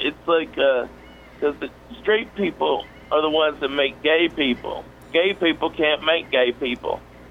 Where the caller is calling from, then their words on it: Evansville, Indiana, United States; Don't mean to brag, Evansville, Indiana.